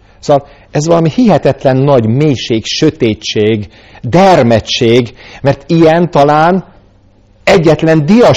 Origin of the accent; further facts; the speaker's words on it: Budapest, Hungary; amikor én is annak idején lekerültem Miskolcra, Budapesten nevelkedtem föl